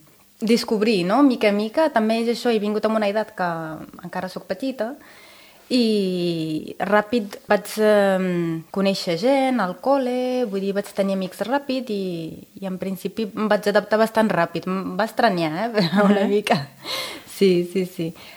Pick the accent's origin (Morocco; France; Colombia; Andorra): Morocco; Casablanca, Casablanca-Settat; now in Sant Celoni, Spain; Soc del Marroc, d'origen berber, vull dir, soc del sud del Marroc, però he nascut a Casablanca. I he crescut a Casablanca, també.